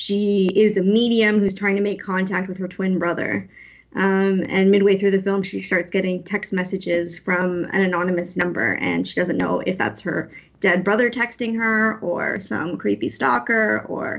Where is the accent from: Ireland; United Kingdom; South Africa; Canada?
Canada; now in United States; I'm a film and theater critic based in the Bay Area, but I'm Canadian.